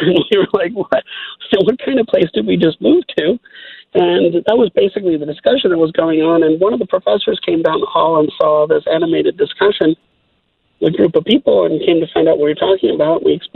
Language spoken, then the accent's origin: English; Wisconsin, United States; moved away as an adult; I grew up in Wisconsin, and I moved to Montana in the fall of 1988.